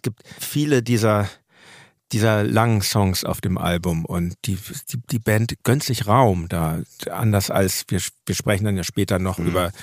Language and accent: German; Hamburg, Germany; Ich komme aus Hamburg.